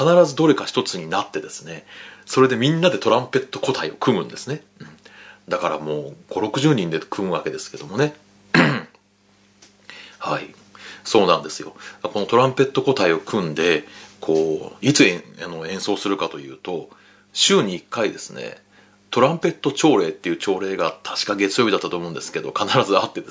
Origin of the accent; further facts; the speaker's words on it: Kure, Hiroshima, Japan; 僕がですね、出身した小学校はですね、広島県の呉市にありました。呉市立五番町小学校という小学校です。